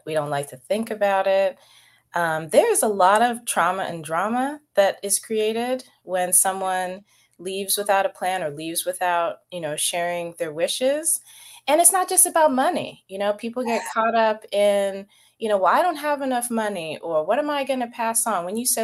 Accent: the South, United States; I grew up in the South too.

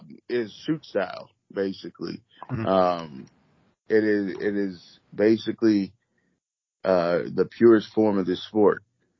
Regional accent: Chicago, Illinois, United States; now in Indianapolis, United States; You know, I'm from Chicago.

